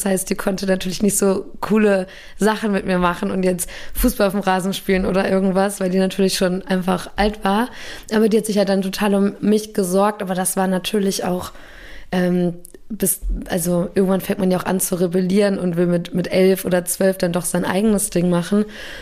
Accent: Gelsenkirchen, North Rhine-Westphalia, Germany; born there; ich bin in Gelsenkirchen geboren, also unweit von Köln quasi.

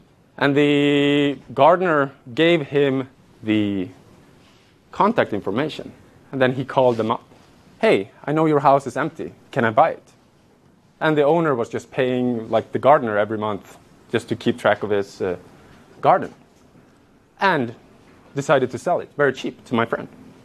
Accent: Stockholm, Stockholm County, Sweden; I'm from Stockholm and I would never buy a house in a different city in Stockholm, in Sweden, that I've never been to.

